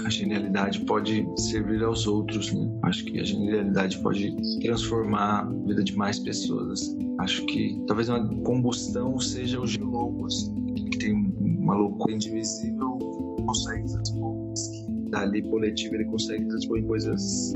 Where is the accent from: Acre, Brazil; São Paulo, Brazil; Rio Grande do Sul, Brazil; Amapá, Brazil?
São Paulo, Brazil; Não, eu sou de São Paulo.